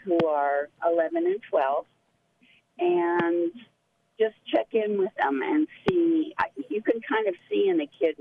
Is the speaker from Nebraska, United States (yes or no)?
no; Long Beach, Washington, United States; I'm from Long Beach and listen to KMUN all the time.